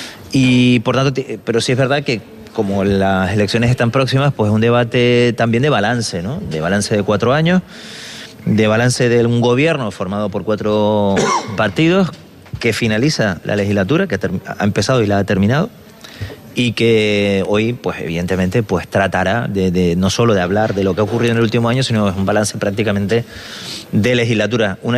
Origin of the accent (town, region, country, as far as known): Canary Islands, Spain